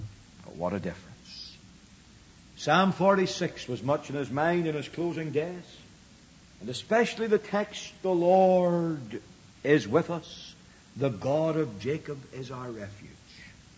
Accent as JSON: {"language": "English", "country": "Ireland", "lives_now": "United States", "said": "It's very interesting to me as an Irishman that even the densely Roman Catholic south of Ireland yielded a fruitful harvest of souls for Jesus Christ"}